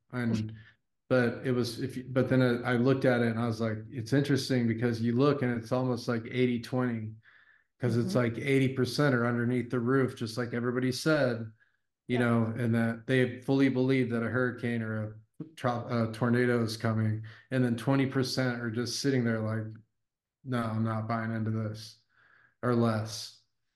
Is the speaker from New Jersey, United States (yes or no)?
no; Texas, United States; And I'm from Texas, so I was in Austin for the Rogue Invitational